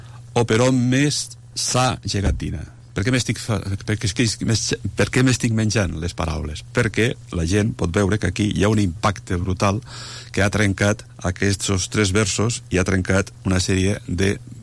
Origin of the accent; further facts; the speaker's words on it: Catalonia, Spain; amb aquest que soc de Ponent